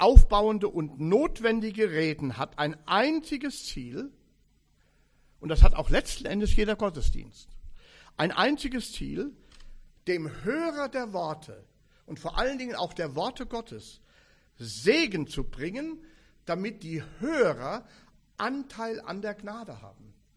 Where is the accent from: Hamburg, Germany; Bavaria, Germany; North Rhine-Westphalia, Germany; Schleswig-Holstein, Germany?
North Rhine-Westphalia, Germany; Nun komme ich aus dem Kreis Wittgenstein, heute Kreis Siegen-Wittgenstein.